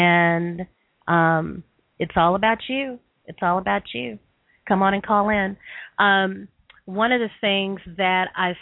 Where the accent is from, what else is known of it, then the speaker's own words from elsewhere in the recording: Tennessee, United States; also born or lived in Massachusetts; Okay. Well, I grew up in Tennessee.